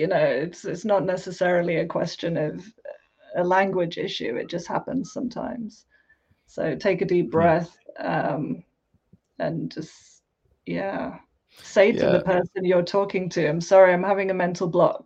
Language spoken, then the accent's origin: English; South of England, United Kingdom; accent: British received pronunciation; I guess you would describe it as British received pronunciation. I say British, I know the term is problematic. I'm English from the south of England, which for years was considered as BBC English.